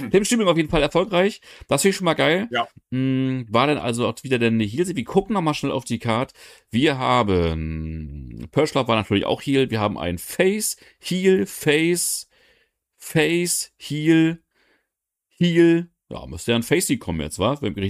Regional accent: Bremen, Germany; Da muss ich als Bremer natürlich für eine Bremen-Show fragen

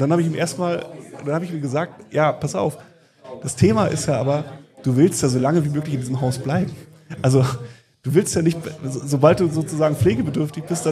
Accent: Mecklenburg-Vorpommern, Germany; ich komme aus Mecklenburg und mein Vater ist ein richtig sturer Mecklenburger

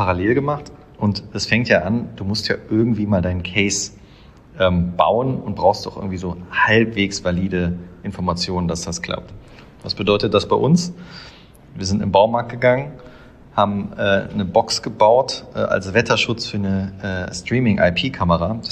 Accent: Düsseldorf, North Rhine-Westphalia, Germany; Ich bin Düsseldorfer

